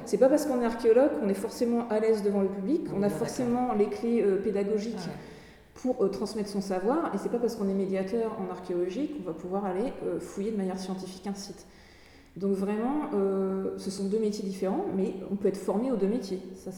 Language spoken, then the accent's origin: French; Amiens, Hauts-de-France, France; now in Brittany, France; je suis en Bretagne depuis 2015. À la base, moi, je viens d'Amiens, en Picardie. Mais j'ai de la famille, en fait, bretonne, mais du Finistère. Et donc, j'ai toujours venu en Bretagne, et c'est une région que je connaissais très, très bien. Et où j'avais envie de vivre.